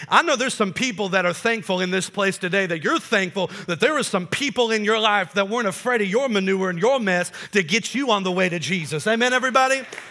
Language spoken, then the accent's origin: English; Kokomo, Indiana, United States; I'm from Kokomo originally.